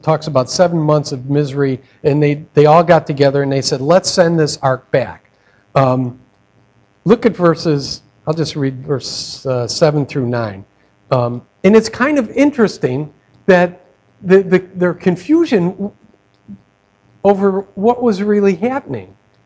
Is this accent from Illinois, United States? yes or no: yes; Chicago, Illinois, United States; He has a ranch out in, and I'm from Chicago, so I never raised a cow.